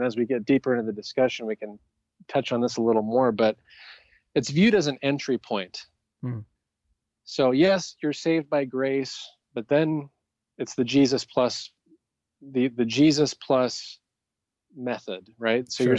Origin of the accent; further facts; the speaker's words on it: California, United States; We're from California.